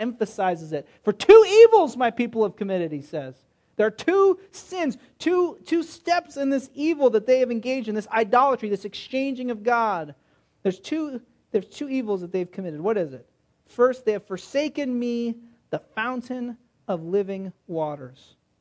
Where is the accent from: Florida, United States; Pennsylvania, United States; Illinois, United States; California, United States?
California, United States; we lived in Los Angeles for quite a while. I grew up in California